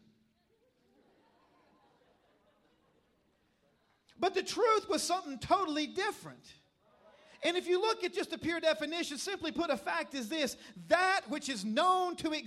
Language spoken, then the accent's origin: English; Tennessee, United States; But I grew up in Middle Tennessee, and in Middle Tennessee, we didn't have a lot to do in the summer to keep us busy